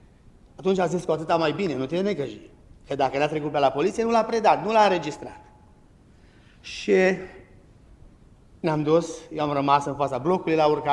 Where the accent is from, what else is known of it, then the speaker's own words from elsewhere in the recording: Brebi, Sălaj County, Romania; Ne-am oprit în Brebs, satul meu natal, la o mătușe